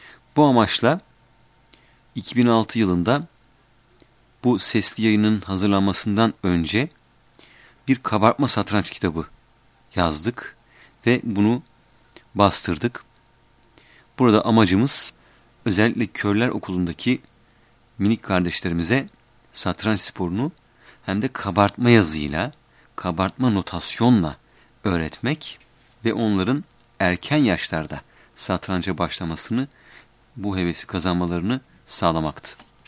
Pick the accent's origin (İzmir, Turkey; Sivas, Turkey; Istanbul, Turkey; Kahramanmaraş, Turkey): Istanbul, Turkey; İstanbul'da doğduk ve eğitimimizi İstanbul'da aldık.